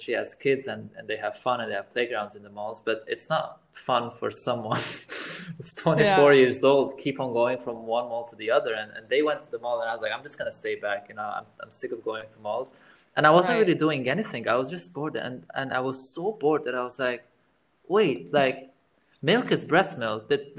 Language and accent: English; Lebanon; because I'm originally Armenian, but born and raised in Lebanon.